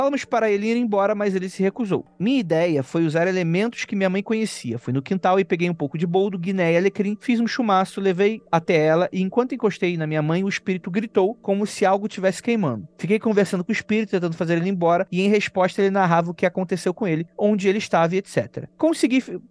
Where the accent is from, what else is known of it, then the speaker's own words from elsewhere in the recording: Guarulhos, São Paulo, Brazil; Sou de Guarulhos, SP.